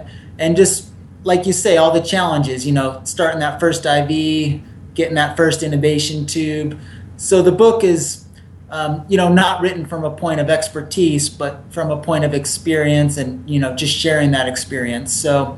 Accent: New Hampshire, United States; also born or lived in Seattle; I was raised in New Hampshire and went to college in Seattle.

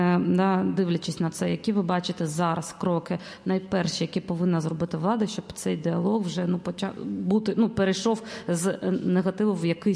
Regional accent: Crimea, Ukraine; особисто я, як кримчанка

